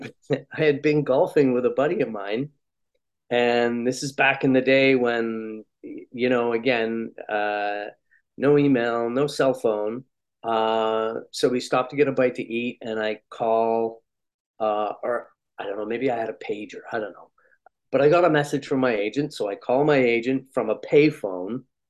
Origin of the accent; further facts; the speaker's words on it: Canada; I don't know whether it was more because I grew up in Canada